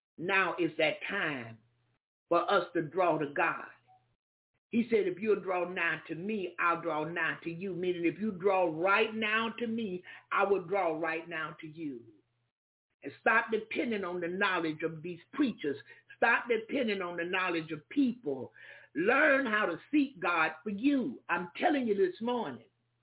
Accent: Jacksonville, Florida, United States; I'm from the country. I'm from Jacksonville, Florida. I'm from the South.

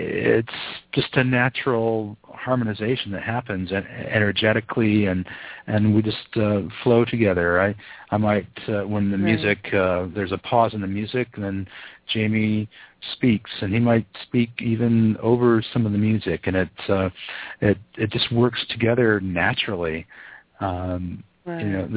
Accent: United States; you know, I'm just an American, you know, North American, you know, I've had a, you know, humble beginnings.

